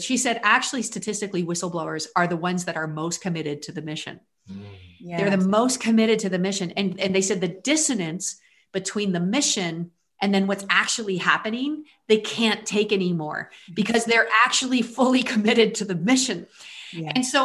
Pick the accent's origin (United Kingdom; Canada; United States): Canada; I'm Canadian